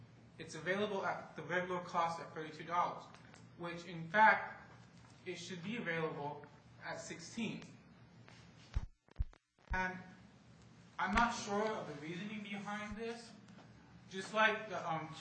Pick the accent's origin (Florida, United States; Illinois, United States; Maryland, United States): Maryland, United States; I am from Maryland.